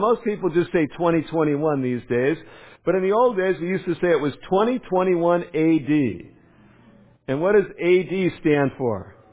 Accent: Chicago, Illinois, United States; And growing up in Chicago, they had some big buildings.

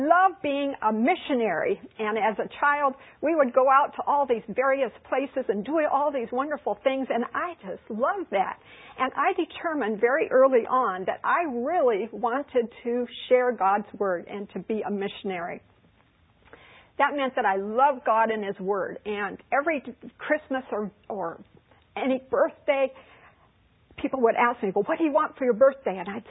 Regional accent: Bangkok, Thailand; I was born and reared in Bangkok, Thailand. My parents are doctors, and they were missionaries in Bangkok, Thailand, and so that's where I was born, and that was where I was reared.

